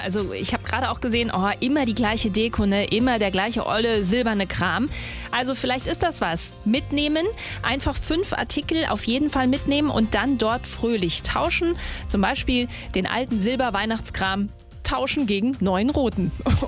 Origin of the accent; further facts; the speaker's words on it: Hesse, Germany; damit es hier noch ein bisschen schöner und lebenswerter wird bei uns zu Hause in Hessen.